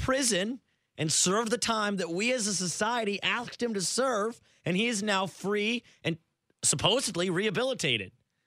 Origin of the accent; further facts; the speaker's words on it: California, United States; I used to be a USC hater growing up in Southern California